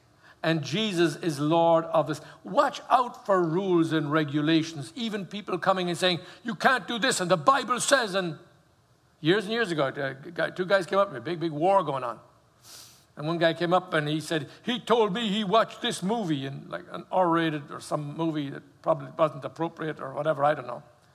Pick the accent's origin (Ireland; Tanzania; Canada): Ireland; now in United States; Anyway, I was long here from Ireland. Anyway, I know I'm Irish, but he really thought I was particularly green